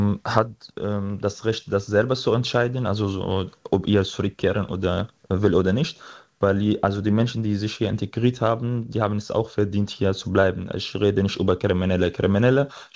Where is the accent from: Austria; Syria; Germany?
Syria; German is a second language; Also ich habe mein Heimatland wieder so entdeckt. Und ich habe alte Stadt Damaskus besucht.